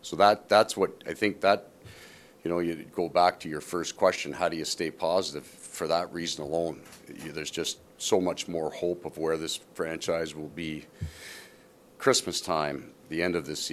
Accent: Sault Ste. Marie, Ontario, Canada; So I grew up in Sault Ste. Marie, and the unusual thing is we got all the Montreal Canadian games.

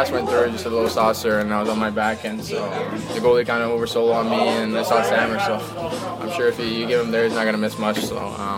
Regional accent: Canada; I'm from Canada, so it made it even more special.

